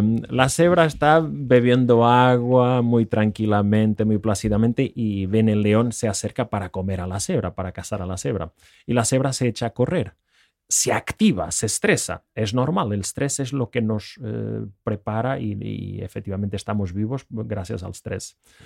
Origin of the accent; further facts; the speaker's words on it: Portugal; puedo hablar en portugués. No soy brasileiro, soy de Portugal.